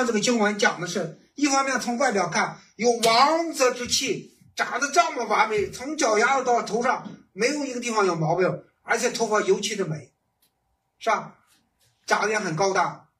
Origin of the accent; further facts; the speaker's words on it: China; 我们中国人有句话，睁着眼说瞎话